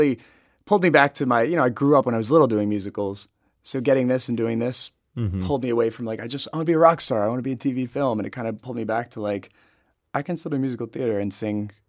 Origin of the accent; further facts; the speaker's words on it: East Coast, United States; I'm from the East Coast originally, so I'll have a lot of people in Jersey who will come up to the city and see me play.